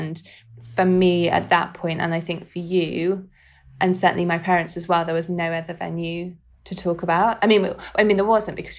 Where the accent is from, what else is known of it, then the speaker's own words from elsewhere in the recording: Yorkshire and the Humber, United Kingdom; And that I'm from Yorkshire.